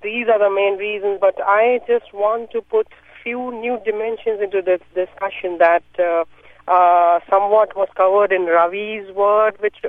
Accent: India; English is a second language; now in United States; I, being an Indian, I know how much is going to India, okay? These kind of stuff, I mean, back in India, students used to be attracted to come to U.S. to work for Intel

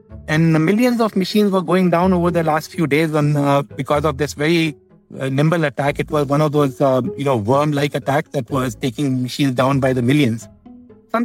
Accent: India; I grew up in India. My father was a civil servant

